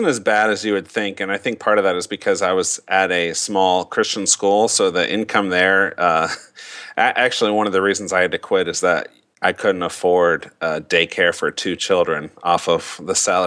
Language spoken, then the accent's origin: English; Ohio, United States; And my background is that I'm born and raised in the Midwest, the classic flyover state of Ohio. Born and raised in Ohio, and I started my career off as a teacher.